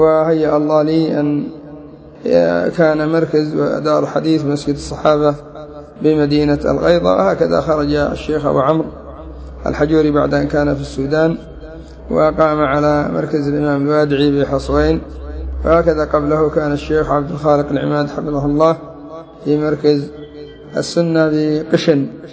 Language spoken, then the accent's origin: Arabic; Lahij, Yemen; فهكذا يسر الله عز وجل في مدينتي في بلادي الصبيحة